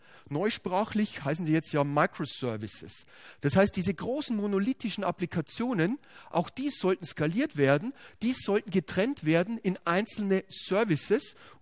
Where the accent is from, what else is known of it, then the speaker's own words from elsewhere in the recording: Bavaria, Germany; Und gerade bei uns hier in der Region Nürnberg, ich komme selbst aus der Region